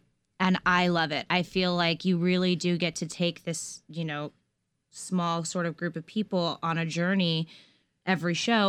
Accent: Los Angeles, California, United States; I grew up in Los Angeles.

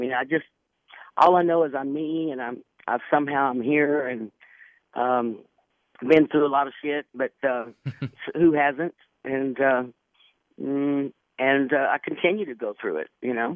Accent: Las Vegas, Nevada, United States; I come from Las Vegas, that's where I live, me and my dad, and came to Nashville for 2 weeks

